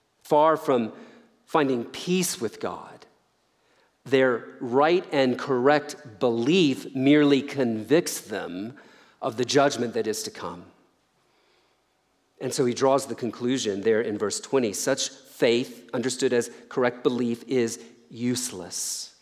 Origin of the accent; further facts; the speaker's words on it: Deep South, United States; I kind of grew up with this. I grew up in the Deep South